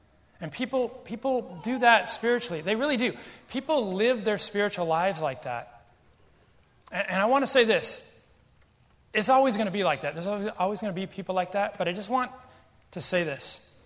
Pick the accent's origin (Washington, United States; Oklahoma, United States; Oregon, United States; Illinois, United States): Washington, United States; Seattle; I'm from Seattle.